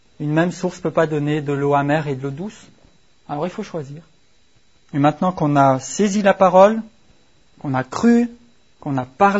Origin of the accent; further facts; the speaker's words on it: France; parce que je suis français